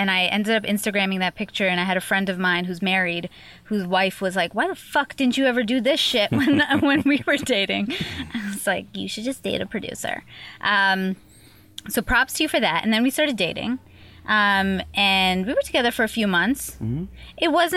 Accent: New York, United States; And as a New Yorker, I'm not going to lie

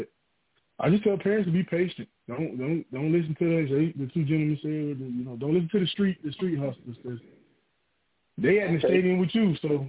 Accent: Florida, United States; I'm from Hill, from the 813.

